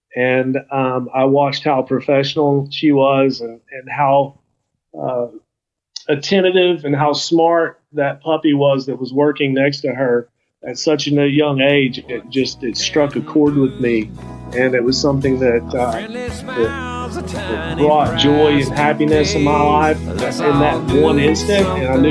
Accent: Arkansas, United States; I'm a big … fan, and I grew up near the Cash River in Arkansas.

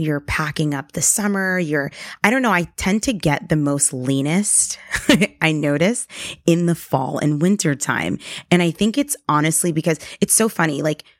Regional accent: New York, United States; I live on the East Coast. I'm from New York.

